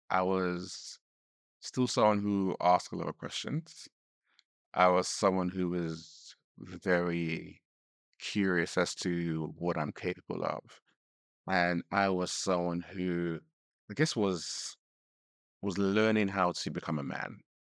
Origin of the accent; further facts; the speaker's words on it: Nigeria; you know, I'm Nigerian